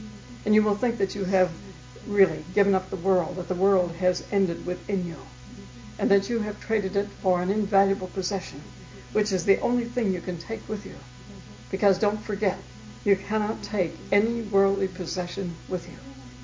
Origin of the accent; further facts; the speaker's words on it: Duluth, Minnesota, United States; born there; When I first came here from the Middle West, I was born in Duluth, Minnesota, right at the head of Lake Superior